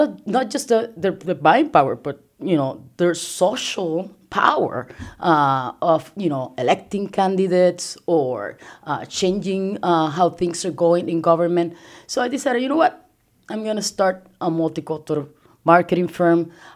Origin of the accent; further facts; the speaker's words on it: Puerto Rico; moved away as an adult; now in United States; So I'm from Puerto Rico. I came here to continue my education